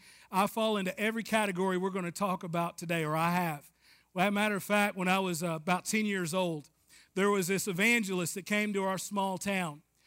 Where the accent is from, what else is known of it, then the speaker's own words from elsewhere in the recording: the South, United States; I was from the South. I liked football.